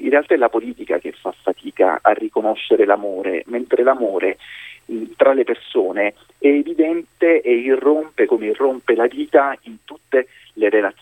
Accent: Lecce, Apulia, Italy; born there; now in Rome, Italy; Io provengo dal sud Italia, sono nato a Lecce, spesso siamo a Lecce

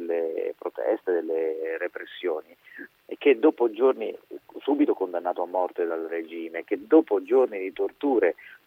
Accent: Sicily, Italy; Ma direi non solo da siciliano che fa parte di una generazione che è stata fortissimamente segnata da quelle stragi

